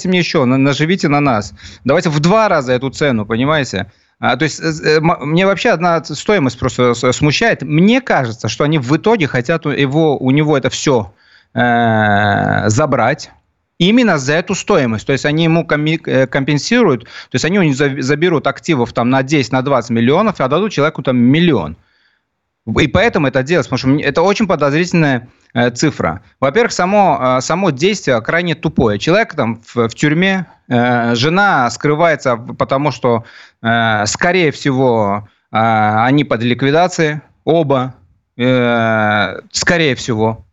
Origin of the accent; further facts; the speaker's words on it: Greece; я вам это подтверждаю, я вырос в Греции